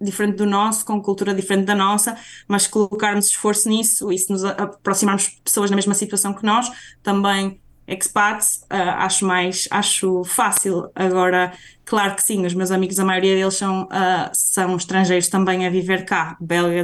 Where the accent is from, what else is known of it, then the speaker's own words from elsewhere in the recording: Braga, Portugal; now in Brussels, Belgium; As viagens a Bruxelas-Porto, como eu sou de Braga, são acessíveis